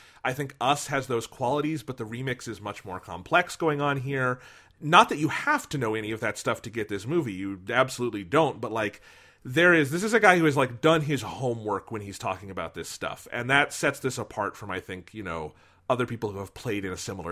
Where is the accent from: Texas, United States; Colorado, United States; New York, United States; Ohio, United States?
Colorado, United States; Denver; Like, because we're both from Denver